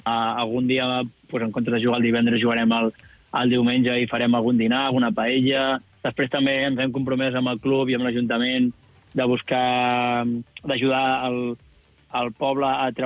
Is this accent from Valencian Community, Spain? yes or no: no; Sant Sadurní, Catalonia, Spain; som tots de Sant Sadurní